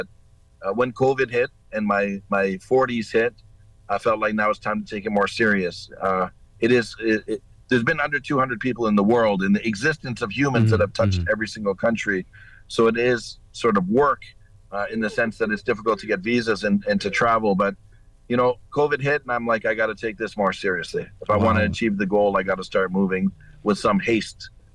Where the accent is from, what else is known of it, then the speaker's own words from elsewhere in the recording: Toronto, Ontario, Canada; I'm from Toronto.